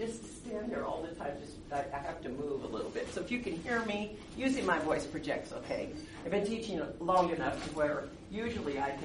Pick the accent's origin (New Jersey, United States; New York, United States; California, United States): California, United States; remember, I'm from California, so numbers are a little different than if you're from Texas.